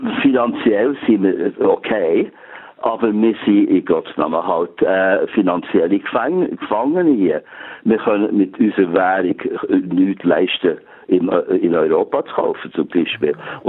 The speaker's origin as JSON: {"language": "German", "country": "Switzerland", "moved": "yes", "said": "Was ich gerne mache, ist jedes Jahr einmal für einen Monat in die Schweiz kommen. Und in die Schweiz ist immer noch meine Heimat. Trotz allem, und dass ich so lange weg bin."}